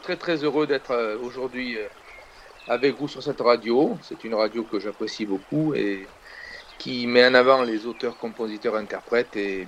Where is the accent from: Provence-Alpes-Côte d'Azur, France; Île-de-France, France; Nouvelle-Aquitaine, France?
Provence-Alpes-Côte d'Azur, France; Avignon; En quelques mots, bon oui, je suis d'Avignon. J'ai 57 ans.